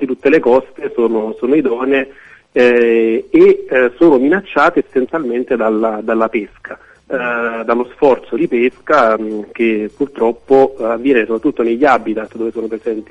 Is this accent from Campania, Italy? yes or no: yes; Campania, Italy; io da campano sono molto contento